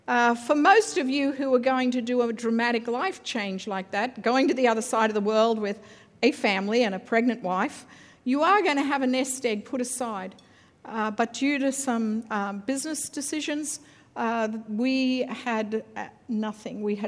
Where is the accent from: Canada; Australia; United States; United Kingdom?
Australia; I grew up in Australia.